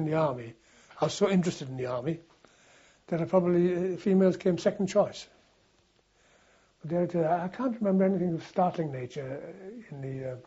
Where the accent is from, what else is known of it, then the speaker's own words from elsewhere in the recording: North East England, United Kingdom; being a Geordie, it was mainly football and platoon games and company games